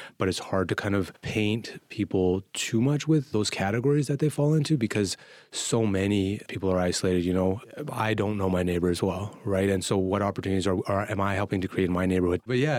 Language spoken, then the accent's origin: English; Winnipeg, Manitoba, Canada; now in Edmonton, Canada; When I first came to Edmonton, I'm originally from Winnipeg, and in Winnipeg, you like on public transit, you chat with whoever sits beside you.